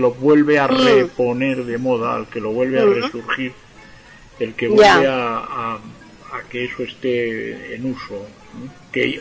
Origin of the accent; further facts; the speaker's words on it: Madrid, Community of Madrid, Spain; porque yo soy madrileño